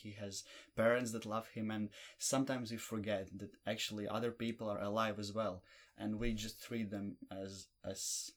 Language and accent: English; Latvia; English is a second language; To be in this kind of situation where you're from Australia and I'm from Latvia, and because everything's so accessible.